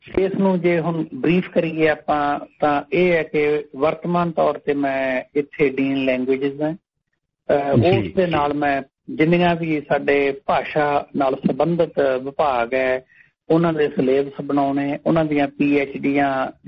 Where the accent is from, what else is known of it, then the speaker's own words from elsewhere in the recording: Maan Wala, Punjab, India; ਮੈਂ ਬੁਨਿਆਦੀ ਤੌਰ ਤੇ ਬਠਿੰਡਾ ਤੋਂ 20-22 ਕਿਲੋਮੀਟਰ ਦਮਦਮਾ ਸਾਹਿਬ ਦੇ ਲਾਗੇ ਮੇਰਾ ਪਿੰਡ ਹੈ ਮਾਣ ਵਾਲਾ